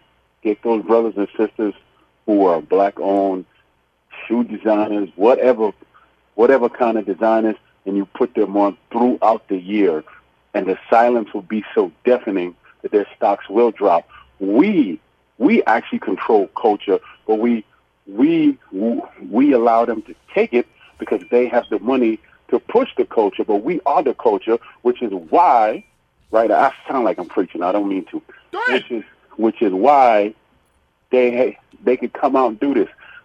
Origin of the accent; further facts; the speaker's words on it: New York, United States; As a New Yorker, first thing I noticed about Baltimore is the big city with a small town mindset, which means nepotism.